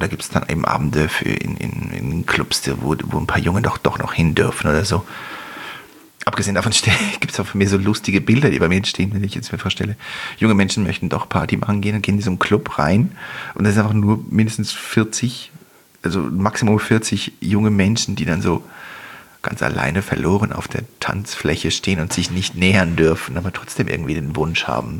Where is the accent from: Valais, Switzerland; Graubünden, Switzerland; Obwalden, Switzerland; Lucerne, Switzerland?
Valais, Switzerland; Visp; ich bin zwar in Visp aufgewachsen und da ist nichts passiert